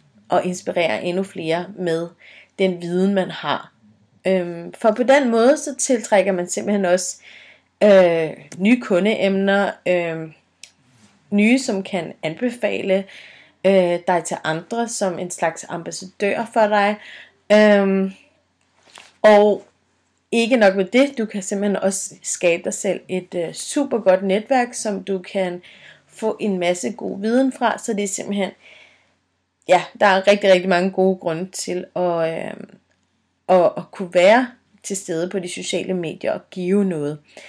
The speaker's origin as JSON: {"language": "Danish", "region": "Jutland", "country": "Denmark", "said": "jeg er fra Jylland af"}